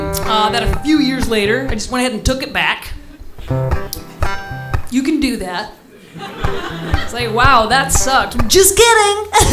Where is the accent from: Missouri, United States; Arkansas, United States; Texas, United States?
Texas, United States; I grew up in a small town in Texas. Well, my hometown was fine. It's a okay place to be from.